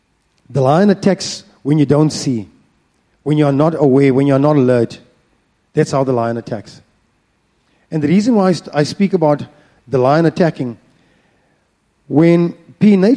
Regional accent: South Africa; I'm from South Africa. We've got lots of lions and you see them, how they engage.

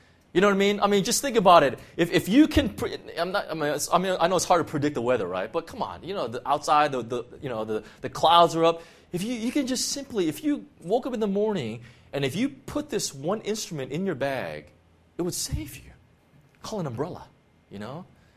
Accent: California, United States; now in Hong Kong; I'm from California, right?

